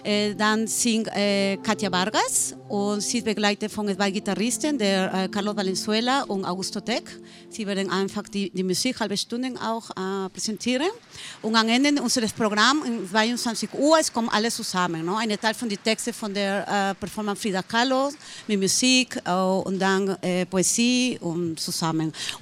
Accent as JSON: {"language": "German", "country": "Peru", "second_language": "German", "said": "Ich komme aus Peru, ich bin nicht Mexikanerin."}